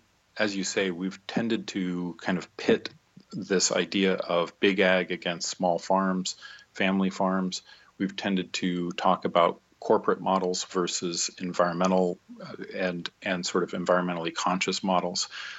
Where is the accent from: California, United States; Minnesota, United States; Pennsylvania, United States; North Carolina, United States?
Pennsylvania, United States; now in Nebraska, United States; So I grew up in Pennsylvania, but I live in Nebraska.